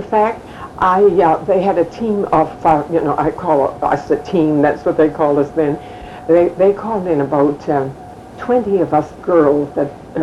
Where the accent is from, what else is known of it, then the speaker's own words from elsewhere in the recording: St. Agathe, Manitoba, Canada; born there; I was born in St. Agathe. My folks moved to Edmonton. And all of us, we all went to St. Agathe, every one of us.